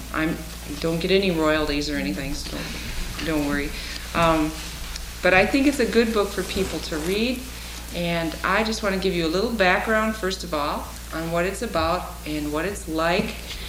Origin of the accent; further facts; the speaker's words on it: Midwest, United States; I'm a Midwesterner